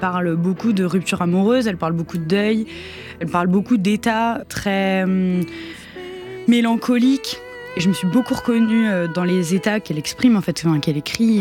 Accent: Marseille, Provence-Alpes-Côte d'Azur, France; La mer de chez moi, c'est vrai que je suis marseillaise, je suis née à Marseille.

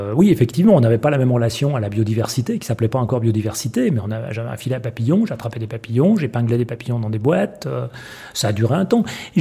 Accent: Villeurbanne, Auvergne-Rhône-Alpes, France; also born or lived in Lyon; Et j'ai grandi, en fait, à Villeurbanne, aux confins de Villeurbanne même, dans un endroit qui s'appelle Cusset et qui est le lieu où vivaient déjà mes arrière-grands-parents, mes grands-parents, et où mes parents se sont installés.

